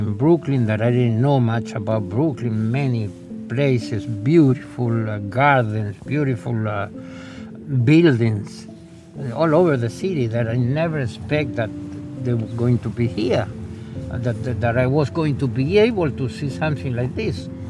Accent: Argentina; English is a second language; moved away; I'm originally from Argentina. I'm in this country for 47 years.

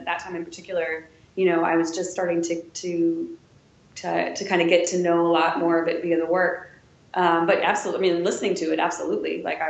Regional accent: Wisconsin, United States; now in Washington, United States; you know, I'm from Wisconsin. I'm in Roman, Wisconsin.

